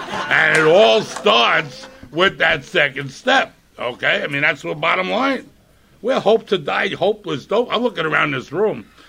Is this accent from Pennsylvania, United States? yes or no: no; New York, United States; I am from New York.